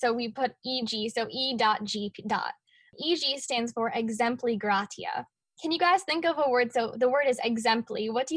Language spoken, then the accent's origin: English; Chicago, Illinois, United States; Like she said, I'm from Chicago, so I love puzzles and games.